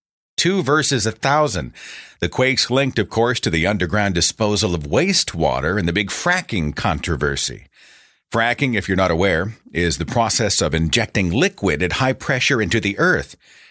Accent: Oklahoma, United States; January 7th, right here in my home state of Oklahoma, 4.8, which is probably nothing to those who live on the West Coast, but to us it's kind of a big deal.

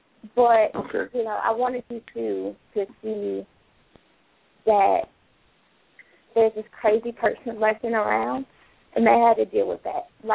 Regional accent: Birmingham, Alabama, United States; Well, of course, I'm from Birmingham.

